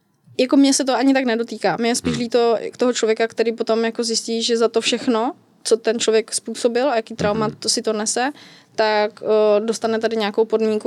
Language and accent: Czech; Opava, Moravian-Silesian Region, Czechia; moved away as an adult; now in Prague, Czechia; Já pocházím z Opavy a chtěla jsem se osamostatnit po střední škole